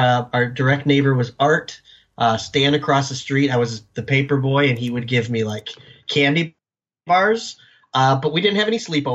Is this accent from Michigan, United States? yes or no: yes; Michigan, United States; I'm from Michigan, and I'm not known for my work ethic.